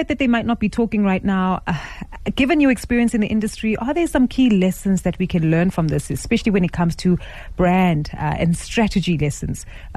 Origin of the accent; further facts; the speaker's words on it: South Africa; what it is they represent and what they choose to stand for and how they're communicating it with us as South African citizens.